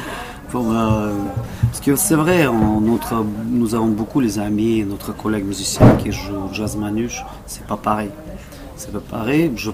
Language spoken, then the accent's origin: French; Russia; French is a second language; moved away as an adult; now in Montpellier, France; qui étaient chez moi en Russie. Voilà. Je suis venu à Montpellier. J'ai signé un contrat comme musicien et après j'ai resté.